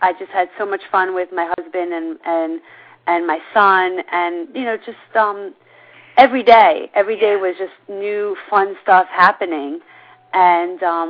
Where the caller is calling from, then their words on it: Great Neck, New York, United States; I'm calling from Great Neck, New York.